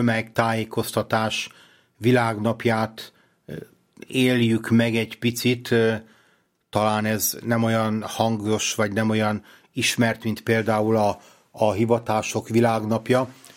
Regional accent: Budapest, Hungary; hogyha én itt budapestiként beszélek valamilyen eseményről

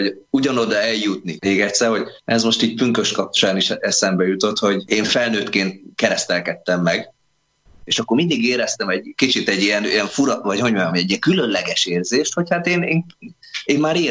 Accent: Budapest, Hungary; Tehát én budapestiként, Bukarestben is jártam

